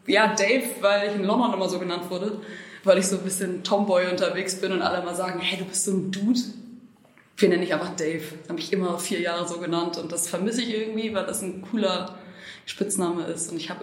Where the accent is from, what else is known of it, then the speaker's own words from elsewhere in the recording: Hamburg, Germany; Nee, ich bin Hamburgerin. Aber mein Daddy kommt aus Schottland.